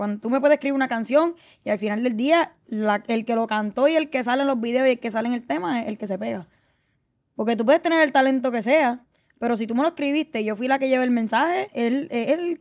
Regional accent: Morovis, Puerto Rico; donde quiera que yo voy, que yo digo soy de Morovi, la gente me mira como que, ¿dónde carajo queda eso? Yo tengo que decir, pues cerca de Vega Baja o cerca de Manatí.

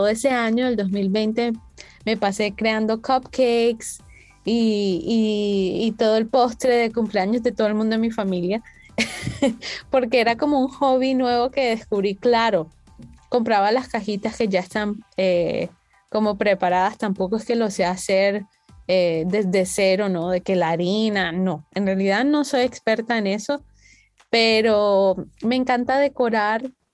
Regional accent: Colombia; yo que soy colombiana. Mi papá cubano

